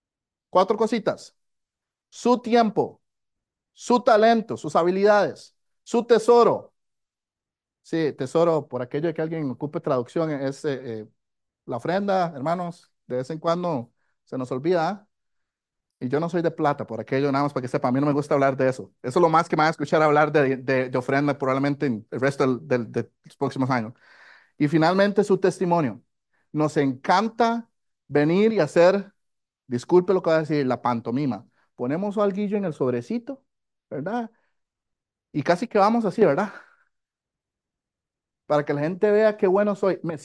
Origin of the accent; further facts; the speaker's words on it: Costa Rica; porque los que somos ticos queremos más gallo pinto